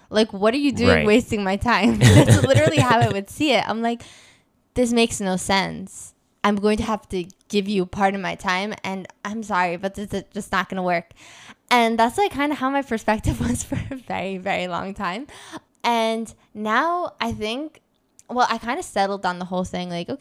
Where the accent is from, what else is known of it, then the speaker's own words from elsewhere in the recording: New York, United States; also born or lived in Georgia; I think we grew up in New York and then we lived in Georgia.